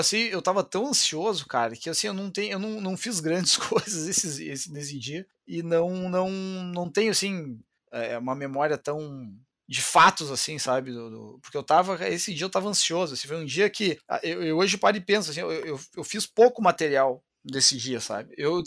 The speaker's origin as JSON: {"language": "Portuguese", "town": "Passo Fundo", "region": "Rio Grande do Sul", "country": "Brazil", "said": "eu vim de Passo Fundo também, aquela vez do interior"}